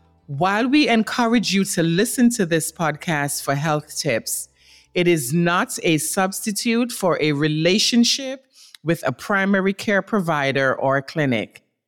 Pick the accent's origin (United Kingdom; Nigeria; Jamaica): Jamaica; now in United States; So, Mommy, you know, just to begin, we came here from Jamaica. You were used to one way of doing things. And then you came to America.